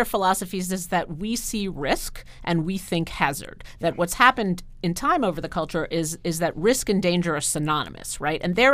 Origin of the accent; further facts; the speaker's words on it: Queens, New York, United States; I grew up in the city, so I grew up in Queens. You know, it wasn't Manhattan, but it was a lot of, you know, concrete and six-story buildings.